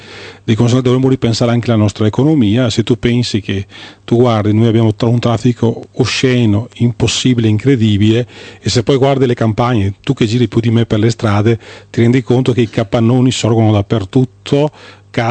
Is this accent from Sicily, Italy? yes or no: no; Marostica, Veneto, Italy; io non sono nato, sempre vissuto a Marostica.